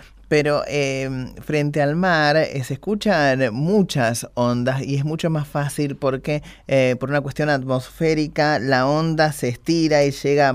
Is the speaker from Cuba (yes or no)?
no; Santa Clara del Mar, Buenos Aires Province, Argentina; veraneaba en mi pueblo, en donde soy yo, Santa Clara del Mar.